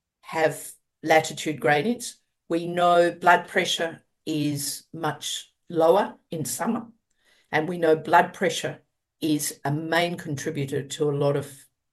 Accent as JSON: {"language": "English", "country": "Australia", "said": "We know, I'm Australian."}